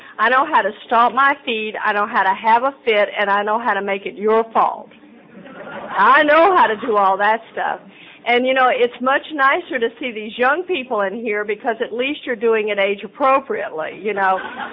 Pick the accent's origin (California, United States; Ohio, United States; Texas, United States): Texas, United States; And I'm born and raised in Texas, so I grew up thinking men were supposed to take care of women.